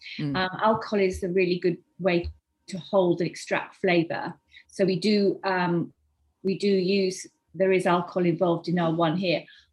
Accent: South West England, United Kingdom; Also, because we're from Devon, we wanted to have the coastline as part of our product.

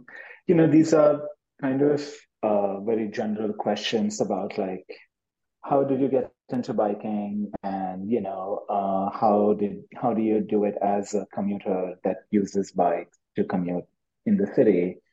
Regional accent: Mumbai, Maharashtra, India; I grew up in Mumbai.

